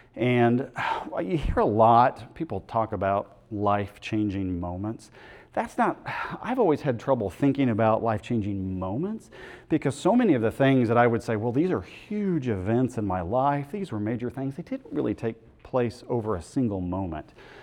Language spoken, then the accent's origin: English; Oklahoma, United States; And then I went to college, so went away. I'm from Oklahoma originally. Went away to Bob Jones University in South Carolina